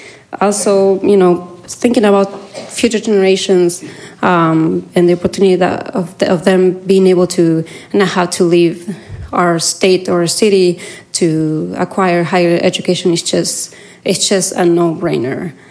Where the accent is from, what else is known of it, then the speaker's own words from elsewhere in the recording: Argentina; now in Costa Mesa, United States; Mayor and council members, I'm a Costa Mesa resident for maybe 8-7 years. I moved here from Argentina.